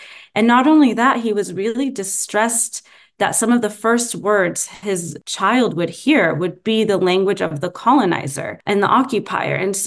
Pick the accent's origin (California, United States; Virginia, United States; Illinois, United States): California, United States; now in Oakland, United States; I'm a Palestinian from Jerusalem and from the village of Birzit in the West Bank, but I grew up in the Bay Area and I just returned here and live in Oakland now.